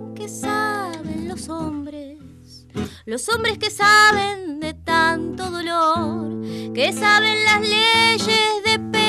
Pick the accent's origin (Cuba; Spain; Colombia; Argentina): Argentina; Mar del Plata, Buenos Aires Province; Yo vengo de Mar del Plata.